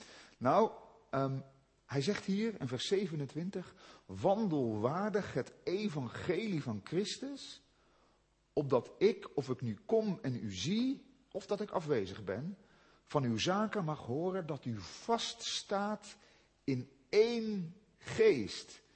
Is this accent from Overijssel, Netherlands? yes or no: no; Zeeland, Netherlands; Ik kwam uit de Zeeuwse klei, ik had nog nooit zo'n stad als Den Haag gezien.